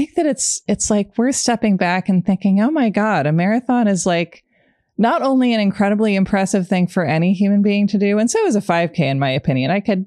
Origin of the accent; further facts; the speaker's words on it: Portland, Oregon, United States; I'm from Portland, Oregon. We've never had a baseball team.